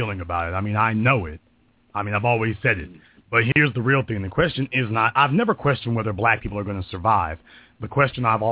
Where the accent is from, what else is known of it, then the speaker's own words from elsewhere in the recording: the South, United States; I was raised in the South by old black folk and younger black folk.